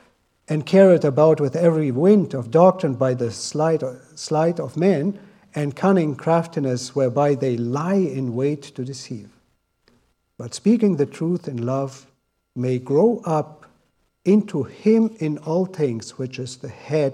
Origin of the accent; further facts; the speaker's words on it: Russia; also born or lived in Germany; I grew up back in Russia and was never part of a church there, but my parents were.